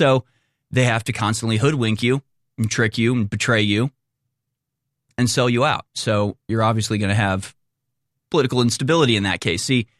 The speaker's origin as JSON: {"language": "English", "country": "United States"}